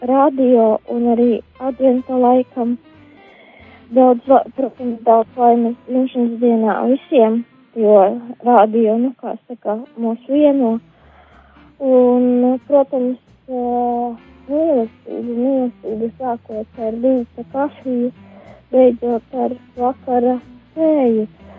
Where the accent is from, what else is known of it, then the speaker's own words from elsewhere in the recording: Balvi, Balvi Municipality, Latvia; Nu, esmu no Balviem. Ticība man ir pamatā, ticība jau ir no bērnības, kad vecmāmiņa kaut ko ir mācījusi